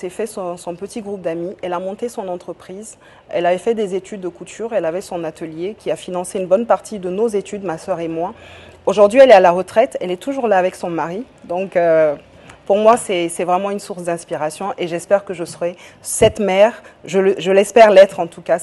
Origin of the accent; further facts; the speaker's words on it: Guinea; on doit tous se donner la main en tant que Guinéen, entrepreneur, mais aussi administratif